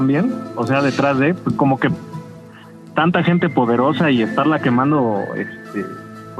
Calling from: Tlalnepantla, State of Mexico, Mexico; de Tlanepantla.

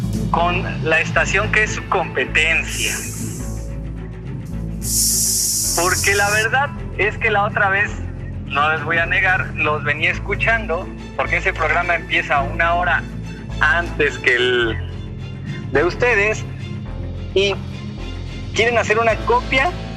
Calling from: Mexico City, Mexico; Aquí de la Ciudad de México, del Álvaro Obregón.

